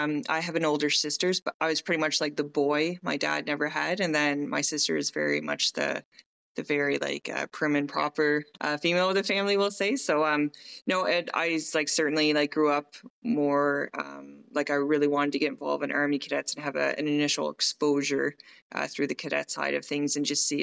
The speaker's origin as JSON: {"language": "English", "town": "Westville", "region": "Nova Scotia", "country": "Canada", "tie": "born or raised there", "also_born_or_lived": "Cape Breton", "said": "So I grew up in a very small town on the east side of Nova Scotia called Westville, Nova Scotia. I was originally born in Cape Breton. And then when I was about three, my parents moved to Westville."}